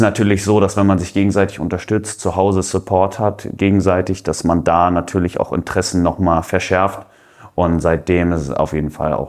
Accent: Kiel, Schleswig-Holstein, Germany; Ich bin ja ein Kieler Jung, ein Nordlicht. Von daher erinnert mich einfach an die Heimat

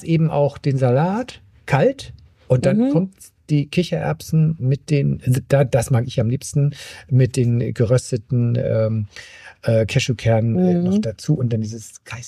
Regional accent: Rhineland, Germany; bei uns im Rheinland, ne?

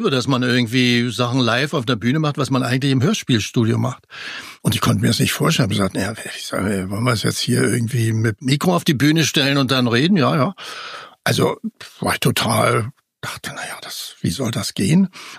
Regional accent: Germany; Ich bin ja, wie gesagt, in der DDR aufgewachsen.

